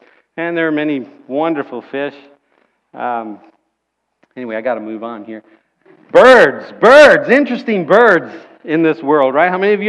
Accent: Florida, United States; I'm from South Florida, and I never had a boat, so I couldn't do this too often

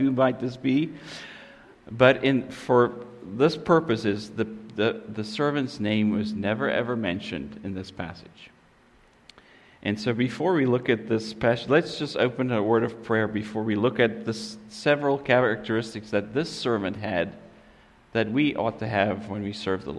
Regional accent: Benoni, Gauteng, South Africa; As Pastor said, I'm a South African. I was raised there and grew up there. And I grew up in a town called Benoni.

